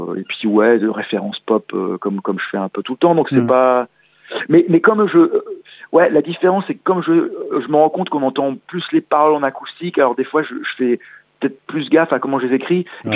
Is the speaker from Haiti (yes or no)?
no; Los Angeles, California, United States; parce que moi j'ai grandi à Los Angeles